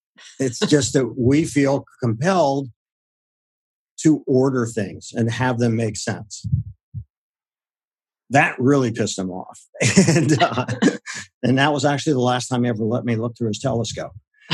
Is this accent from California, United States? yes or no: no; Akron, Ohio, United States; my parents were retailers and I grew up in Akron, Ohio. Mm-hmm. At that time, the rubber capital of the world, which explains my bounciness.